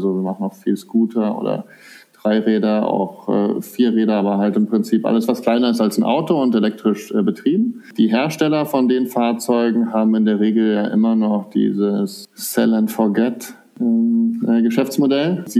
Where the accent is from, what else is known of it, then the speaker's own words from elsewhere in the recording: Frankfurt, Hesse, Germany; born there; also born or lived in Munich / Berlin; now in Nuremberg, Germany; Ich bin geboren in Frankfurt, aber ansonsten habe ich mehr ein Nomadenleben geführt bisher. Ich habe lange in München und in Berlin gewohnt. Mittlerweile ist meine Wahlheimat Franken und ich wohne in der Region Nürnberg.